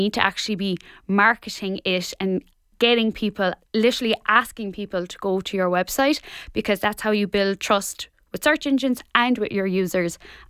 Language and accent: English; Ballyhaig, County Kerry, Ireland; now in Tralee, Ireland; I am from Ballyhaig, but I'm living in Tralee now.